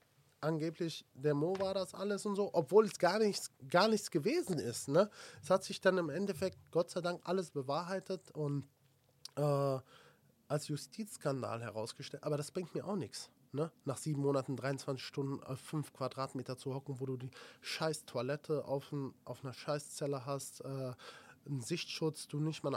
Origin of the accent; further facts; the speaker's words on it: Sinzig, Rhineland-Palatinate, Germany; Ich komme ja aus Sinzig, das ist 20 Kilometer von da entfernt.